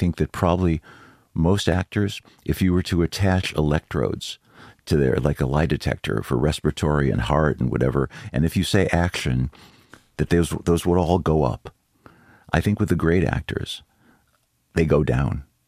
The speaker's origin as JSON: {"language": "English", "town": "Chicago", "region": "Illinois", "country": "United States", "said": "I'm from Chicago."}